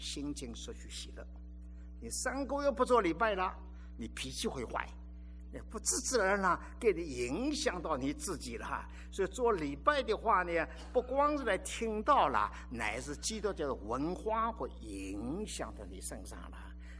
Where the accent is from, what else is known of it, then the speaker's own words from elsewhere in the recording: China; 我们中国人呢是注重优雅的了